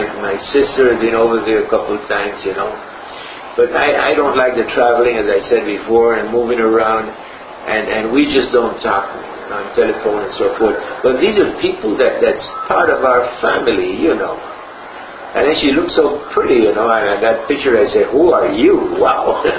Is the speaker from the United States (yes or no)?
no; Colón, Panama; writing about history of my hometown, Colón.